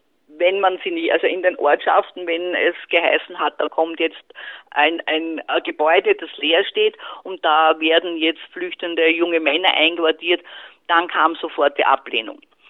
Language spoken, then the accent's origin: German; Burgenland, Austria; wenn ich jetzt an mein Heimatbundesland Burgenland denke